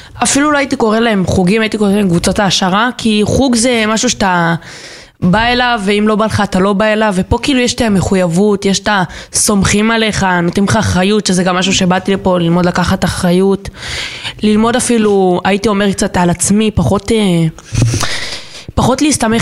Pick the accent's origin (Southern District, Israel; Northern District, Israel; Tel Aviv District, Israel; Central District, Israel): Central District, Israel; Modiin; אני ממודיעין.